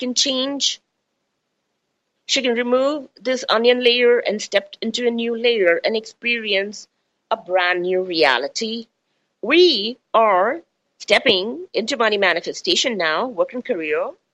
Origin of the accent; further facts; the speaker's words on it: India; I'm from the East. I was born in India. I was brought up in India.